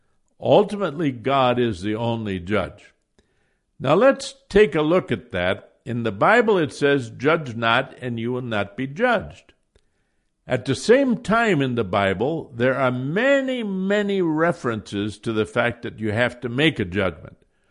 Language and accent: English; Iowa, United States; I grew up in Iowa, and we had different towns.